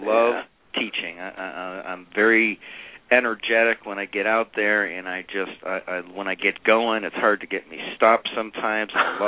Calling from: Lansing, Michigan, United States; Calling from our Lansing, Michigan office, actually.

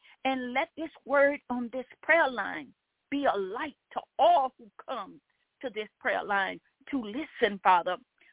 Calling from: Baton Rouge, Louisiana, United States; I am calling from Baton Rouge, Louisiana.

